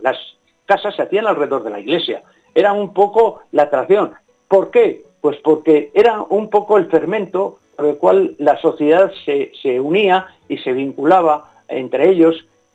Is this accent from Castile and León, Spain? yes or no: yes; Villasandino, Castile and León, Spain; Date cuenta que mi pueblo, tiene 100 vecinos, tenía dos iglesias monumentales.